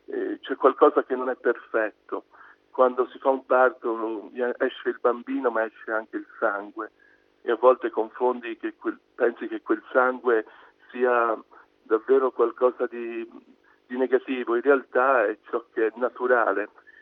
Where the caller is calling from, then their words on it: Romena, Tuscany, Italy; Ci parlo da Romena, sì.